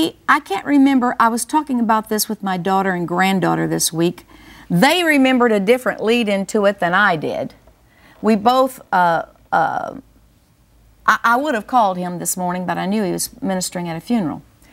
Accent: Kenya; now in United States; I am a Kenyan living here in the United States, and I believe Kenya will be a part

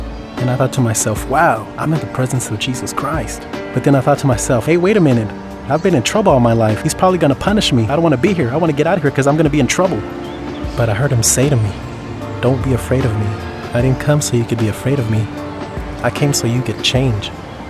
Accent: Fort Worth, Texas, United States; I grew up here in Northside Fort Worth my whole life. I had lived here.

